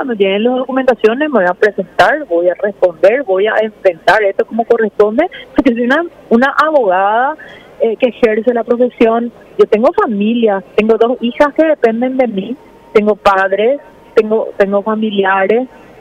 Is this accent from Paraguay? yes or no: yes; Paraguay; como ciudadana paraguaya